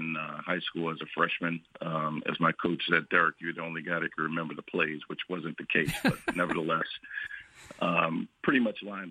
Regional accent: Youngstown, Ohio, United States; I grew up in Ohio, in the Rust Belt area, Youngstown, Ohio, to be specific, in the northeast corner of Ohio.

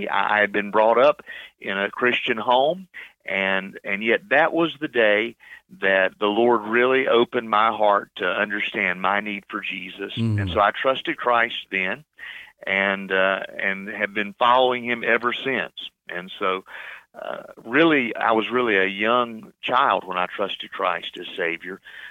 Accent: Greensboro, North Carolina, United States; moved away as an adult; I grew up in North Carolina in the city of Greensboro there and lived there really all my life until I was about 22 years old.

